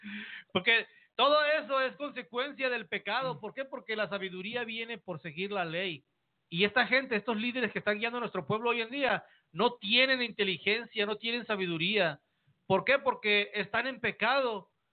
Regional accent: Mexico; Como mexicanos, como hispanos, latinos, espaldas mojadas.

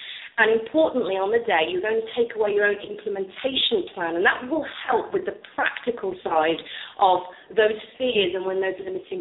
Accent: United Kingdom; now in United States; So I'm British, as you can tell, being in the US for just over 10 months.

